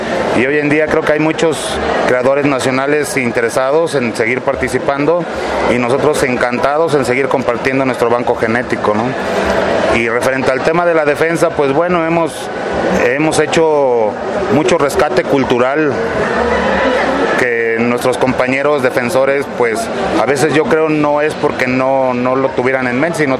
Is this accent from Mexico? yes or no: yes; Mexico; Y los mexicanos, pues siempre fuimos consumidores de familias, ¿no?, de otros países